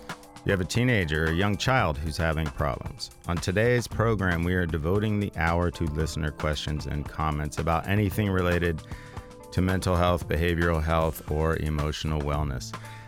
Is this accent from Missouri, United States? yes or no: no; Atlanta, Georgia, United States; I grew up in Atlanta, and I am the child